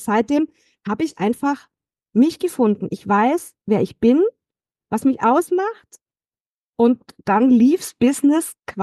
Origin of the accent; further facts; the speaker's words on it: Stuttgart, Baden-Württemberg, Germany; Ich bin aus Stuttgart